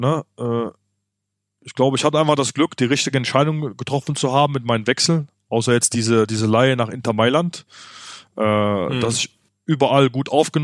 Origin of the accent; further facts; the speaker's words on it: Germany; Ich bin in Deutschland groß geworden. Deutschland hat mir viel gegeben.